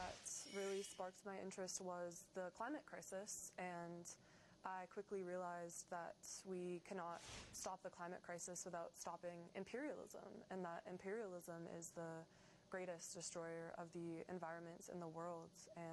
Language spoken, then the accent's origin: English; United States; born or raised there